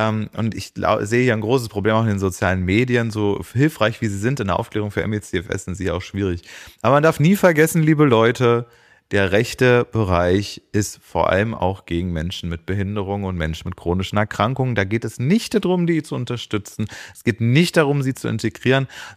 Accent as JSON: {"language": "German", "region": "Thuringia", "country": "Germany", "said": "Ich komme aus Thüringen."}